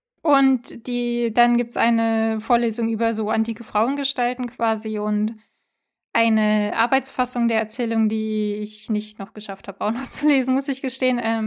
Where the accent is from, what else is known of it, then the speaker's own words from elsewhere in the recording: East Germany, Germany; ich komme selber aus Ostdeutschland.